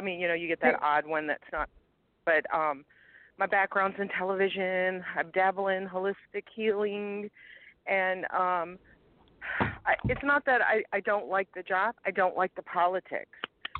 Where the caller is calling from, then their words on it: Louisiana, United States; Louisiana.